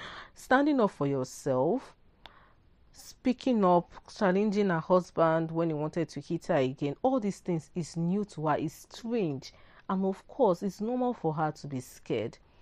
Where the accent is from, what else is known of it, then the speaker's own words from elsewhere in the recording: Nigeria; I can't speak for other countries, but I grew up in Nigeria and I've come across a lot of Nigerian women. Like, I've never left this country.